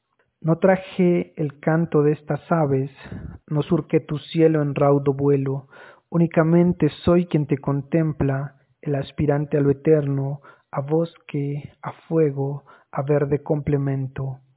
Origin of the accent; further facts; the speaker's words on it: Sibundoy, Putumayo, Colombia; soy del Valle de Sibundoy, departamento del Putumayo